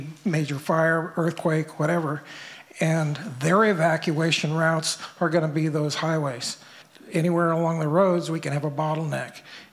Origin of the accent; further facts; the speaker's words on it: Stinson Beach, California, United States; from Stinson Beach